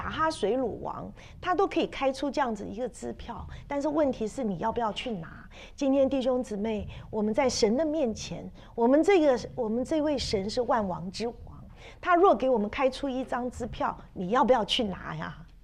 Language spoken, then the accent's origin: Chinese; China; 那我们中国人爱吃饭，犹太人也爱吃饭